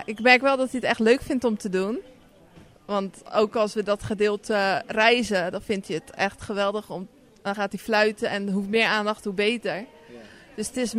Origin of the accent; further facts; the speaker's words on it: Rotterdam, South Holland, Netherlands; Ja, zelf kom ik dan uit Rotterdam, dus zelf niet.